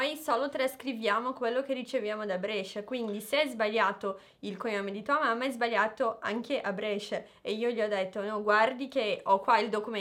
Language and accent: Italian; Brazil; Italian is a second language; now in Bucharest, Romania; perché siccome sono brasiliana e noi ci siamo sposati in Italia